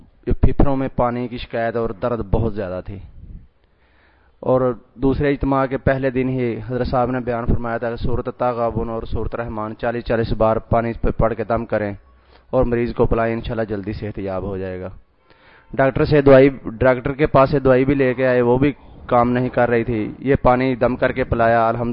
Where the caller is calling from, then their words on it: Gujranwala, Punjab, Pakistan; السلام علیکم جی، میں گجراںوالا سے ہوں۔